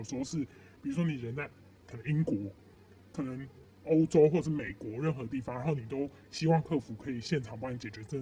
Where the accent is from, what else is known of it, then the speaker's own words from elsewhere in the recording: Taiwan; 你在讲这句话的同时，我也是台湾人，我怎么会瞧不起你？